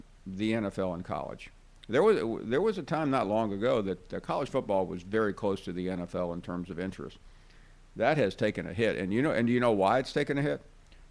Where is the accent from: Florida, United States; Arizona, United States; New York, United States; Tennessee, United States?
Tennessee, United States; Memphis; also born or lived in Birmingham, United States; I remember growing up in Memphis. I followed it very closely, then living in Birmingham.